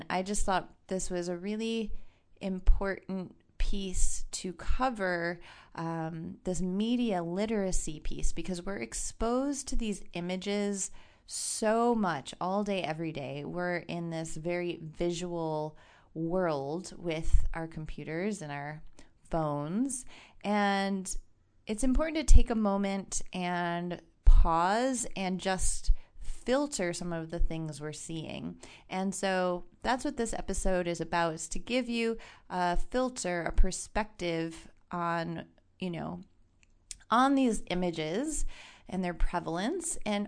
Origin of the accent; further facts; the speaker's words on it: East Coast, United States; It wasn't, so I'm from the East Coast.